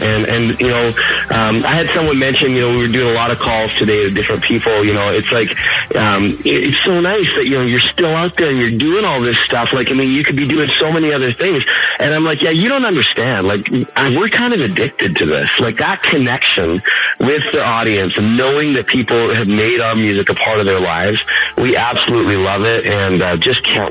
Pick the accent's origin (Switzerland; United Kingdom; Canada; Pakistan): Canada; now in Nashville, United States; You know, we're both from Canada, both have some Alberta roots, both ended up in Nashville having success